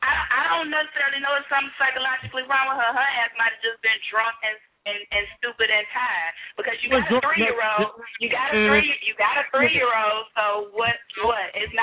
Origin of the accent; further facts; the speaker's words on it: Midwest, United States; Because, you know, I'm from the Midwest, so right now in Chicago it's kind of cold